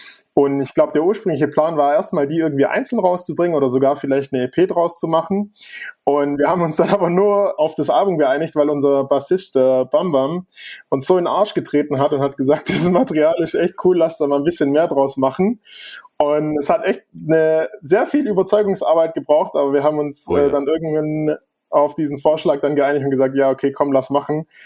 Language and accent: German; Baden-Württemberg, Germany; wir kommen ja aus der Stuttgarter Gegend.